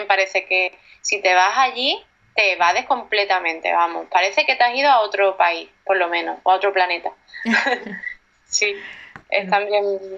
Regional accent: Cádiz, Andalusia, Spain; Yo mi tierra, Cádiz. Cádiz es precioso

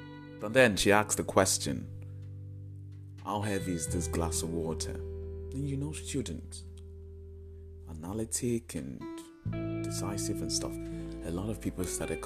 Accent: Nigeria; To be honest, it's good being a Nigerian.

